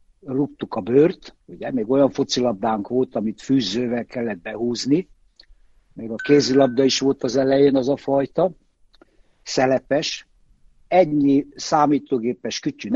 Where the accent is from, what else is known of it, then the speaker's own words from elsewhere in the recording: Romania; mikor meghallották, hogy Romániából jöttem, meg újságírás